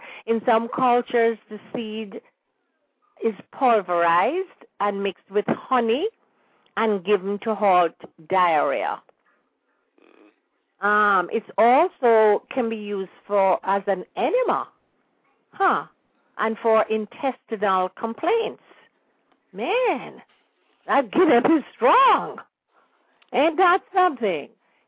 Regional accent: Kingston, Jamaica; moved away as an adult; like a lot of other Jamaicans, I grew up in Kingston and only went to perhaps two different parts of the country in my whole 23 years that I lived there.

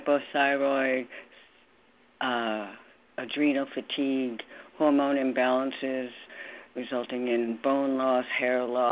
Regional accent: New York, United States; New York.

